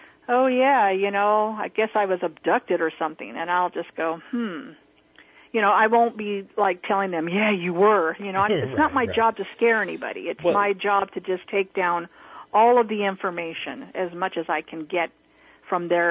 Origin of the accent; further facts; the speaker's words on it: Rocklin, California, United States; I just started a meetup as well for where in my hometown of Rockland, California